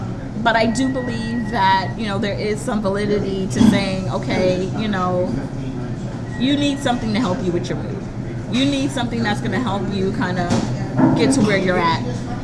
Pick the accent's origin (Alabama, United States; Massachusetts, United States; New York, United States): New York, United States; New York City; you know, born and raised in New York, I'm a different brand of parent.